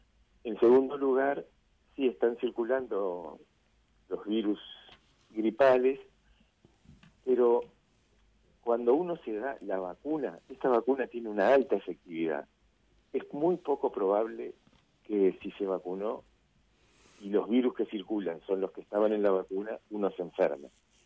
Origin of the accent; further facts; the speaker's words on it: Uruguay; Yo soy uruguayo y me preocupo por la población uruguaya